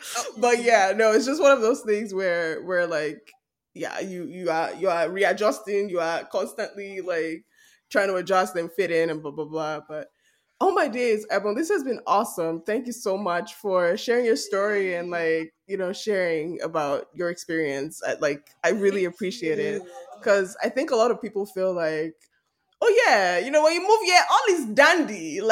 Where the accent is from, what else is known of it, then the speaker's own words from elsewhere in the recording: Nigeria; now in Canada; I'm a Nigerian living in Canada. That's how I say it. I'm a Nigerian based in Canada.